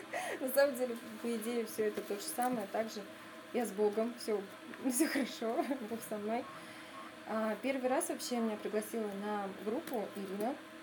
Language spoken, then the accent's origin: Russian; Krasny Klyuch, Bashkortostan, Russia; Я уехала, получается, из Тиральтамака в свой Красный Ключ